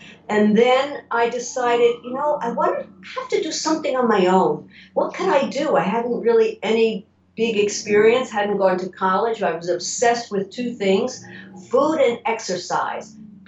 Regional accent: Great Neck, New York, United States; moved away as an adult; also born or lived in Rome; I grew up in Great Neck and modeled and in high school, and afterwards moved in the city for a year and did more modeling and dancing. And then at 19, I went to Europe in Rome.

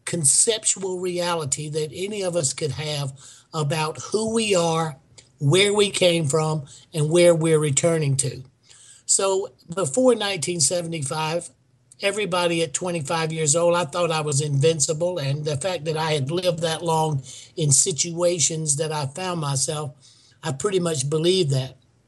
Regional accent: South Carolina, United States; Well, I grew up in South Carolina, and you know, everybody goes to hell in South Carolina.

